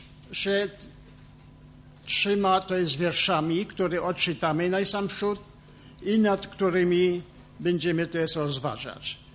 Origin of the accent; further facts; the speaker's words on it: France; język utrzymałem dzięki moich rodziców i dzięki badania na nabożeństwach. Tak jak brat powiedział, jestem to z Francji, ze zgromadzenia La Morle.